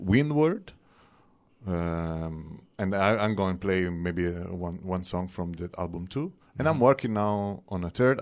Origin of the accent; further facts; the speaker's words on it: Tuscany, Italy; English is a second language; I'm from Tuscany, not far from Florence and Pisa, in the wine region.